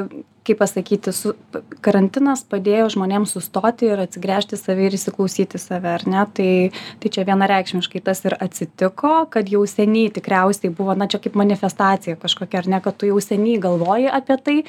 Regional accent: Kretinga, Klaipėda County, Lithuania; moved away as an adult; now in Vilnius, Lithuania; Taip, aš esu iš Kretingos ir aš atvykau į Vilnių studijuoti.

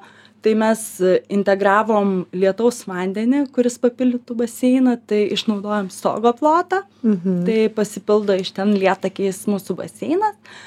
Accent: Vilnius, Vilnius County, Lithuania; Ja, mes abu vilniečiai. Ja, abu esam vilniečiai

